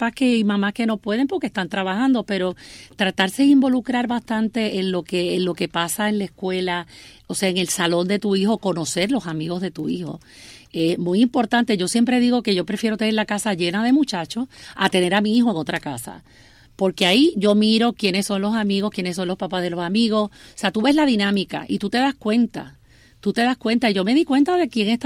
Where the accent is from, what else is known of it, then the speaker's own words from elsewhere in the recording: Puerto Rico; como puertorriqueña me sentí con la necesidad de escribirlo